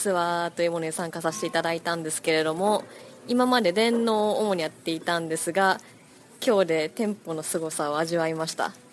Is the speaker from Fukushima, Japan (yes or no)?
no; Hyogo, Japan; こんにちは、兵庫県から来ました